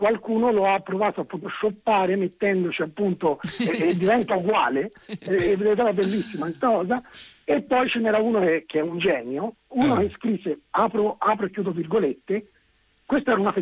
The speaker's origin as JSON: {"language": "Italian", "town": "Incisa", "region": "Tuscany", "country": "Italy", "said": "perché io sono valdarnese, sono di Incisa"}